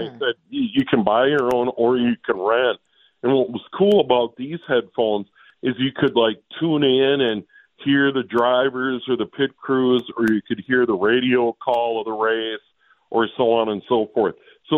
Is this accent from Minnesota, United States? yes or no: yes; St. Paul, Minnesota, United States; as a kid growing up on Maryland Avenue in St. Paul on the other side of Como Park